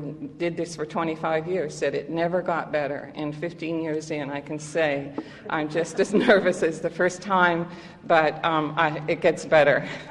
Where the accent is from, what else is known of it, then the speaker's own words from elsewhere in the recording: Canada; but I'm really a foreigner because I'm from Canada.